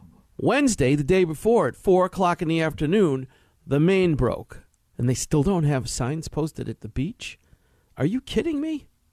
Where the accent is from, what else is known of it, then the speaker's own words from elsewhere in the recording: New York City, New York, United States; Because I'm from the East River in New York. East River, New York.